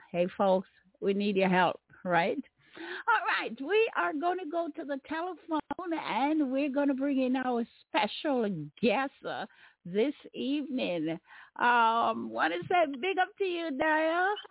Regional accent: Jamaica; because I'm Jamaican.

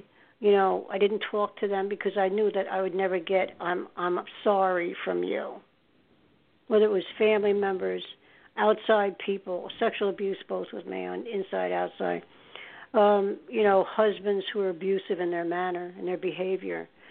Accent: New York City, New York, United States; He would take me to Sardi's in New York City because I'm a New Yorker.

